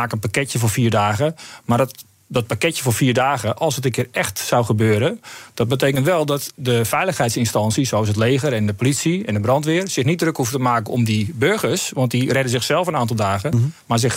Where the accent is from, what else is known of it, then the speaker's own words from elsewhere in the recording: Netherlands; En alle experts en wij zelf ook als Nederlanders zijn in één keer heel erg in een doeme scenario aan kijken.